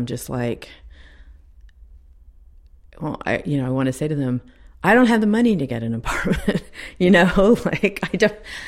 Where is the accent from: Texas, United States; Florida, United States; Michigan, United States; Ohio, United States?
Texas, United States; moved away as an adult; now in New York City, United States; I came here 30 years ago. I don't want to say I bought into the dream. I grew up in Texas. I never thought I would end up anywhere but New York City.